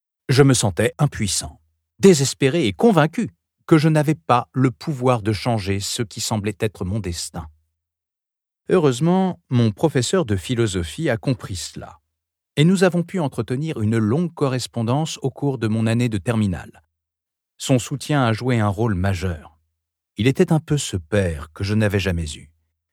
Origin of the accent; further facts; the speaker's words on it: Paris, Île-de-France, France; born there; Je suis né à Paris de parents immigrés, issus d'une condition sociale très précaire. J'ai grandi dans une famille monoparentale avec une mère sans activité professionnelle.